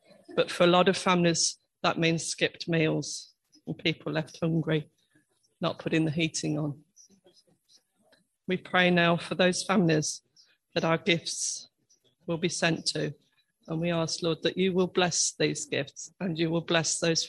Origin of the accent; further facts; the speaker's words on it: Scaldwell, East Midlands, United Kingdom; I grew up in Scaldwell, which is a little village off the main road behind Brixworth. So between the A508 and the Kettering Road. Very small village in those days. And my dad was a farm labourer.